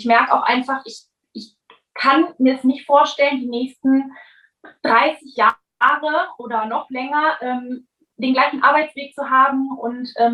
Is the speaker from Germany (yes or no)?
yes; Cologne, North Rhine-Westphalia, Germany; falls ich es noch nicht gesagt habe, ich komme aus Köln.